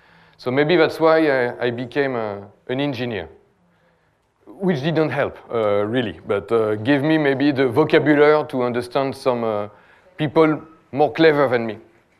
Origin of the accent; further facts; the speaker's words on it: France; accent: French; English is a second language; I hope my French accent will help all the French speakers in the room, so I'm sure you will be able to understand me, so don't worry too much.